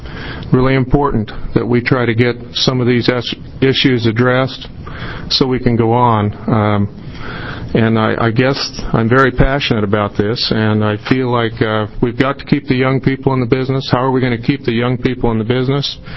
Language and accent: English; Jordan Valley, Oregon, United States; And I'm a rancher from Southeast Oregon, Jordan Valley. It's about just almost 400 miles from here.